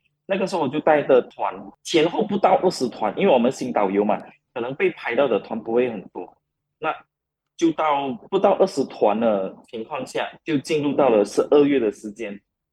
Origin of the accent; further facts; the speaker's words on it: Malaysia; 这个地方蛮靠近新加坡的，所以其实不少可以接触到新加坡人